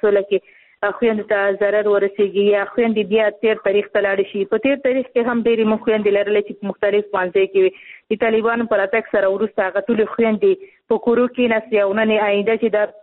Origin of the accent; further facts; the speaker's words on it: Khost, Afghanistan; ځکه چې زه خپل د خوست یم